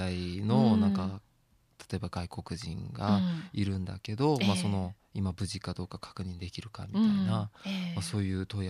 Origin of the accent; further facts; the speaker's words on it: South Korea; Japanese is a second language; 自分は韓国人でその日本語の案内文とかをなんか韓国語に翻訳したり、あとその仙台に在住しているなんか韓国人の留学生だったり